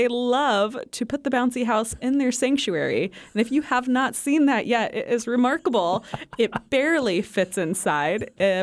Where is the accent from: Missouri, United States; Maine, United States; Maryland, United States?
Missouri, United States; Kansas City; I mean, I'm from Kansas City, so I feel a little...